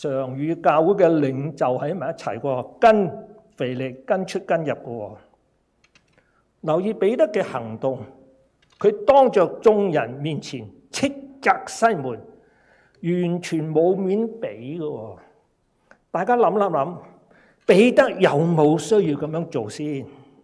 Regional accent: China; 这是我们中国人传统厚道处事的方法来的

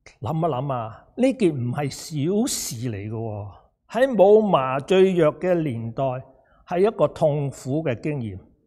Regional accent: Guangdong, China; 就好像我们广东人用个恨字一样。

